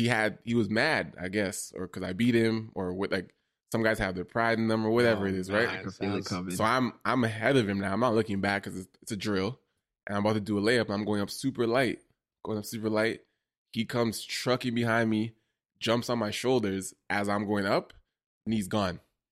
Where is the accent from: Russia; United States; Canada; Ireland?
Canada; Toronto, Ontario; I'm from Toronto.